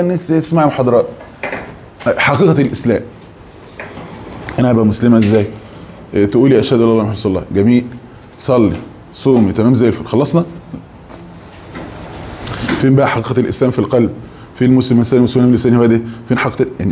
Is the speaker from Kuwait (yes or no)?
no; Egypt; زي مثلا احنا كمصريين كده شلفطنا معظم الكلام العربي،